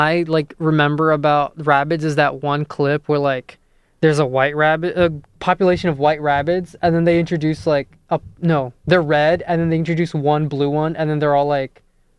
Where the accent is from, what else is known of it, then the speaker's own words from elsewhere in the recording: North West England, United Kingdom; accent: Scouse; I have a little bit of a Scouse accent.